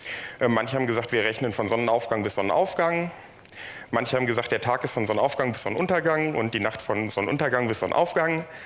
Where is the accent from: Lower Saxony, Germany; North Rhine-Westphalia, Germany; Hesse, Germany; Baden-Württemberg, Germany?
Hesse, Germany; Frankfurt; Schwerpunktmäßig aber bin ich aus Frankfurt, da wohne ich und so. Ist meine Heimat.